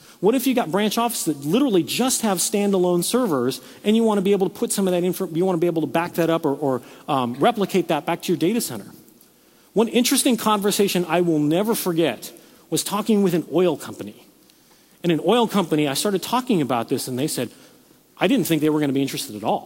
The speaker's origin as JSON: {"language": "English", "region": "California", "country": "United States", "said": "I come from California originally. We have earthquakes."}